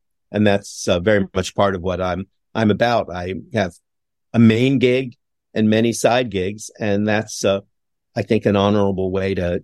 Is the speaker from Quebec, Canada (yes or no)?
yes; Montreal, Quebec, Canada; my hometown of Montreal.